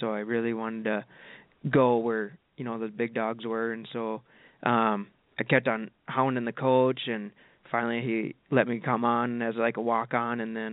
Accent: Minnesota, United States; I'm from Minnesota. I don't know anybody on the West Coast, let alone, you know, west of the Mississippi.

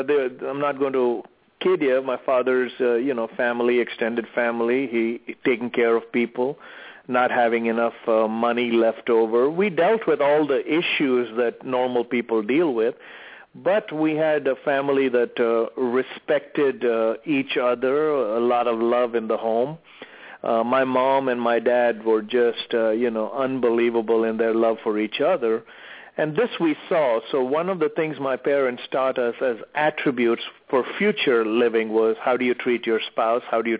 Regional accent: South India, India; I grew up in a family that, typical Indian, South Indian family.

